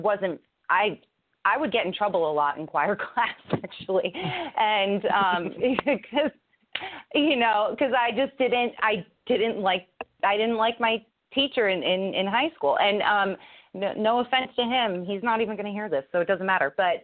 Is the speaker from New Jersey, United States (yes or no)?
yes; New Jersey, United States; I started in New Jersey. I was born and raised in New Jersey.